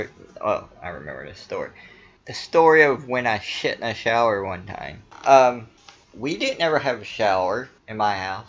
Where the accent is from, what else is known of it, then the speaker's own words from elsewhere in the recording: Virginia, United States; My home state of Virginia is a shit pile politically the last few years